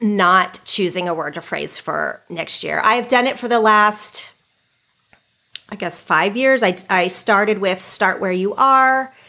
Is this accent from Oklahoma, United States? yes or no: yes; Oklahoma, United States; now in California, United States; You know, I grew up in Oklahoma. I'm very proud of that. I love Oklahoma.